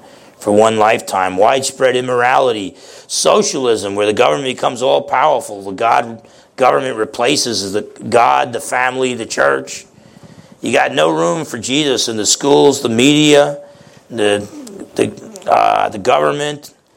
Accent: New Jersey, United States; And I'm thinking, like, I'm from New Jersey.

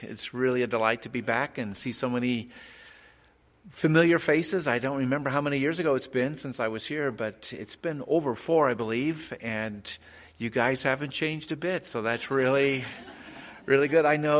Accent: Cheyenne, Wyoming, United States; I grew up in Cheyenne, Wyoming. So I was from this state originally.

